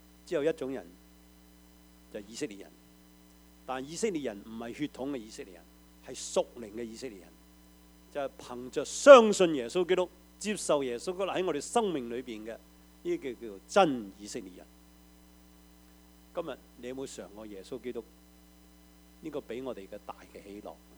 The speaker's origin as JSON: {"language": "Cantonese", "country": "Hong Kong", "tie": "born or raised there", "said": "喺1950年代，我喺香港长大。"}